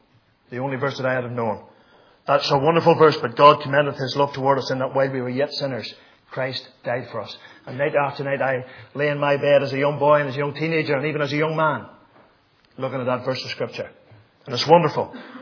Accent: Northern Ireland, United Kingdom; now in Macclesfield, United Kingdom; I'm from the Macclesfield Free Church, and I've lived in Macclesfield some 24, 25 years. As I grew up in Macarthur, just in front of the Glen Sheehan Pass there in County Londonderry, I grew up in a home that was not a Christian home.

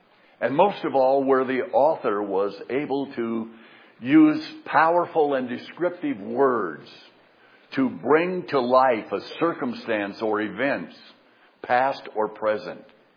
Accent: South Dakota, United States; When I was a boy, which was a long time ago, many years ago, growing up in South Dakota, I attended a number of rural schools.

